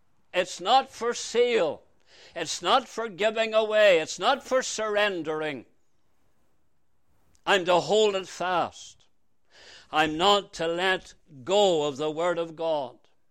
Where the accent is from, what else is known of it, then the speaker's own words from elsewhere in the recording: Northern Ireland, United Kingdom; now in Canada; the word the Lord gave me and my family when we came to Canada from Northern Ireland.